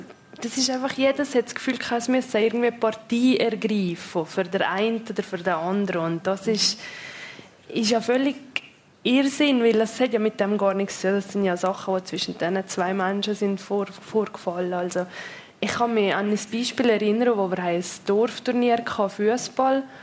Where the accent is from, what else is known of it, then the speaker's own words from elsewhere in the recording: Zermatt, Valais, Switzerland; Ja, ich bin in Zermatt aufgewachsen.